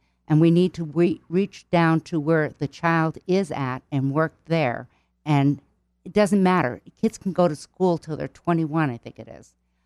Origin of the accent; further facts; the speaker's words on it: New York, United States; also born or lived in Kansas; Well, I'm originally from New York, and I went to college in Kansas and different places after